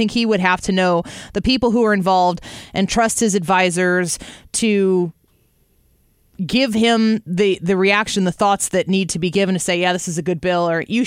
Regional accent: United States; I'm asking, as an American who's here, being in a place where we have a huge immigration community here, of all different kinds.

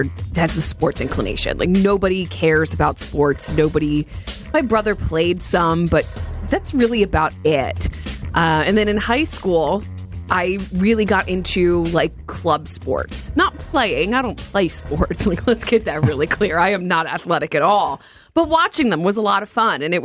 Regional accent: New Jersey, United States; I grew up in North Jersey, so it was Jets fans, Giants fans

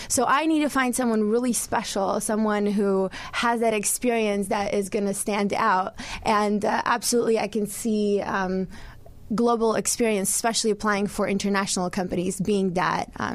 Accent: Poland; English is a second language; now in United States; I know because I'm in the United States and I came from Poland.

